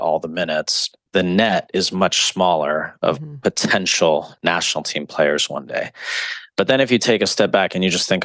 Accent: California, United States; I grew up in the Inland Empire with a single mom who was a special ed teacher.

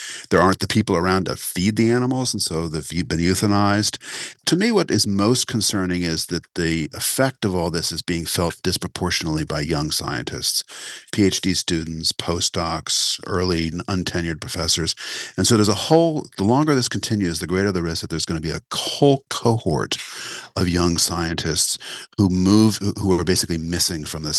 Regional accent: United States; As an American, to watch this happen is horrifying.

